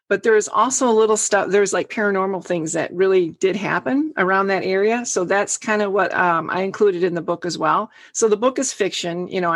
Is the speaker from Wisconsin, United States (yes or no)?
yes; Wisconsin, United States; now in Michigan, United States; Well, I'm originally from Wisconsin, and currently I live in Michigan with my family.